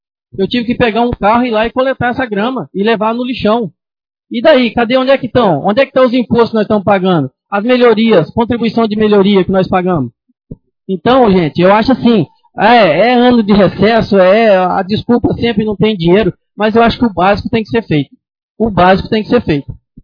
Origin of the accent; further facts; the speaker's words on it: Fátima do Sul, Mato Grosso do Sul, Brazil; desde a cidade de Fátima do Sul, da onde eu nasci e me criei, sempre fui envolvido na política.